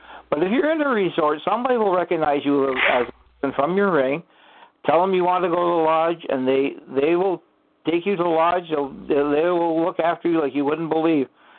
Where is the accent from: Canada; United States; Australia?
Canada; I was just in Cuba, again, being Canadian.